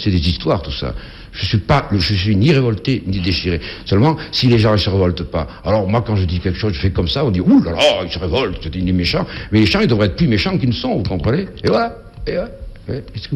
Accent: Monaco; je suis certainement d'origine italienne, puisque à Monaco, je suis monégasque, et autrefois c'était génois tout ça, et mes grands-parents étaient italiens, sauf ma grand-mère maternelle.

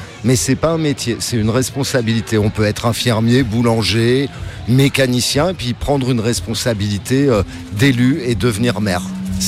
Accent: Ivry, Île-de-France, France; je suis né à Ivry, j'ai fait toute ma scolarité à Ivry, dans une école qui n'existe plus d'ailleurs, c'était l'école Jean-Jacques Rousseau. Et j'ai été au collège à Ivry, au collège Molière, au lycée Romain Rolland, et j'ai toujours habité à Ivry.

